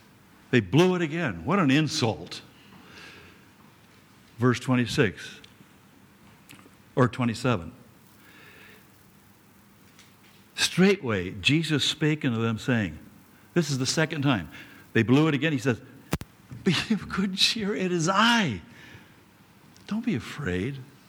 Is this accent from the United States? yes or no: yes; Newport Beach, California, United States; I'll never forget, we were living in Newport. I'm from Newport Beach, California.